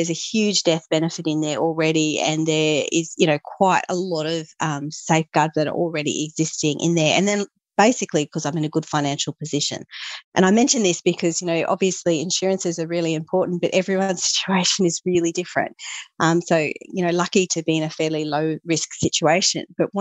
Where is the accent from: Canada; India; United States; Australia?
Australia; Canberra, Australian Capital Territory; there are a number of financial planners in my hometown of Canberra, for instance